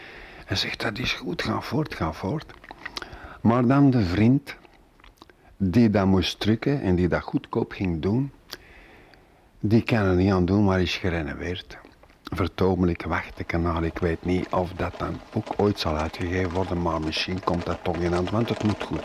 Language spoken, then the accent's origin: Dutch; Antwerp, Flanders, Belgium; ik ben Vlaming, maar een Antwerpenaar is zo'n beetje verwaterd en gecosmopolitiseerd, of hoe zeggen ze dat.